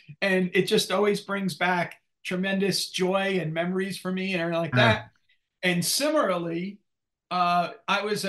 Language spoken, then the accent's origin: English; New Jersey, United States; So I grew up in New Jersey Union County.